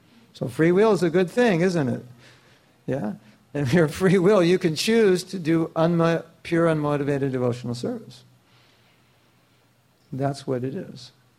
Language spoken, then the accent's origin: English; United States; So Shastibar and I were 19 and 17. We grew up in America. You know what America's like. We grew up in the 60s.